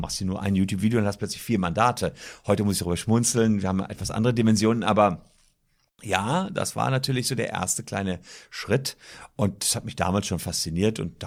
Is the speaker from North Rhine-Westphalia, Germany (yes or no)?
yes; Gevelsberg, North Rhine-Westphalia, Germany; da war ich 15, in meinem Heimatdorf Gevelsberg